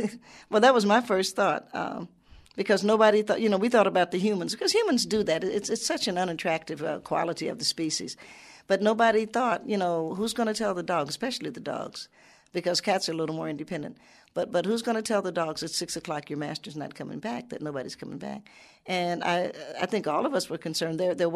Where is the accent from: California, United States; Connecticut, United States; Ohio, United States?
Ohio, United States; Cincinnati; also born or lived in Knoxville, United States; now in New York, United States; even though I'm actually an Appalachian, I was born in Knoxville, grew up in Lincoln Heights here in Cincinnati area.